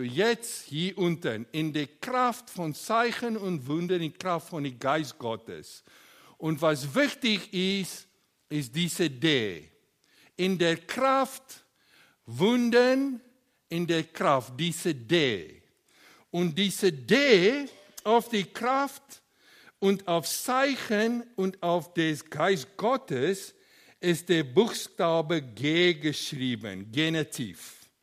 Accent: South Africa; Ich erinnere mich gut an das Ende der 80er und Anfang 90er Jahre in Südafrika, meine Heimat.

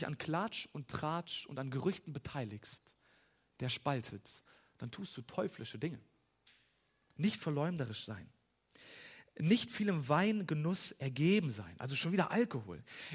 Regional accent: Hanover, Lower Saxony, Germany; Ernst August, aus meiner Heimatstadt, Prinz Ernst August oder auch als der Pinkel- und Prügelprinz bekannt.

